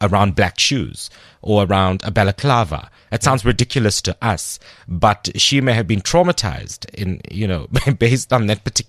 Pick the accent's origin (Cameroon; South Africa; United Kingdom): South Africa; you say something to me that may refer to my very dark skin as an Indian South African person